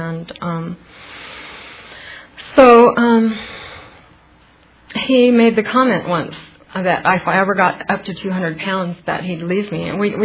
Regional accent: Mexico; first language Spanish; English is a second language; So, growing up in school, you know, I'm also Mexican, and Spanish was my first language. So I started school not speaking English

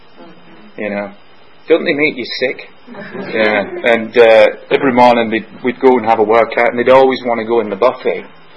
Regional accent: Scotland, United Kingdom; I always get asked why I don't drink, being Scottish.

